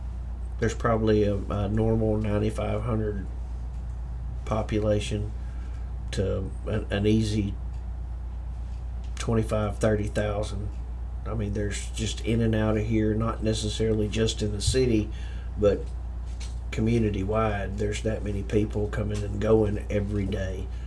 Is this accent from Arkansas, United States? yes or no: yes; Stuttgart, Arkansas, United States; I am from here. This is my hometown.